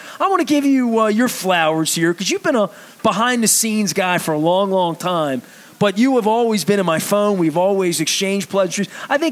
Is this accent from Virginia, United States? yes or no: no; Colgate, Maryland, United States; I grew up in Colgate with the 21224 zip code. So there was a piece that felt like I was Highland Town, but really I'm Dundalk, you know, through and through.